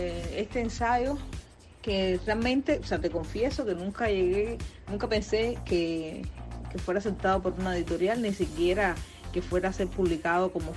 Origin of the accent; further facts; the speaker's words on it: Cuba